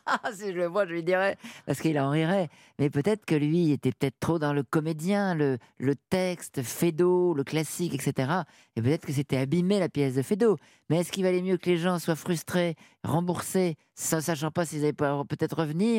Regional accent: Hauts-de-France, France; accent: Nord; je cultive pas mon accent du Nord en fait, parce que quand ma mère était parisienne, elle luttait contre ça.

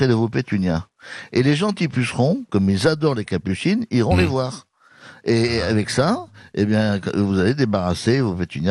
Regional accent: Mazamet, Occitanie, France; born there; Mazamé, c'est ma ville natale.

